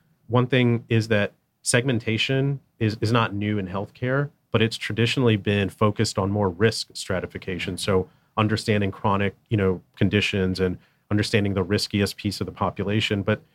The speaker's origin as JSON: {"language": "English", "region": "Georgia", "country": "United States", "tie": "born or raised there", "said": "I grew up in Georgia, not Atlanta. I grew up in the Southeast Georgia, which is, I think, one of the most beautiful places in the country."}